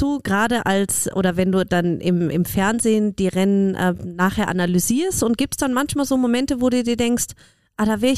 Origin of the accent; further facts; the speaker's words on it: Germany; weil ich bin ja auch Deutsche.